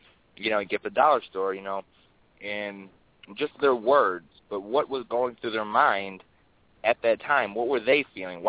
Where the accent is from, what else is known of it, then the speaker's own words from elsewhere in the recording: Michigan, United States; I'm from Michigan, and my idol is … man, and he's still to this day.